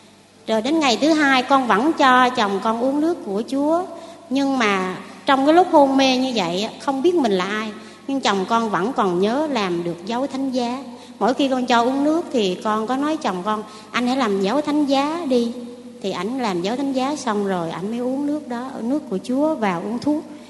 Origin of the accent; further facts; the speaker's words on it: Cam Ranh, Khanh Hoa, Vietnam; quê con ở Cam Ranh.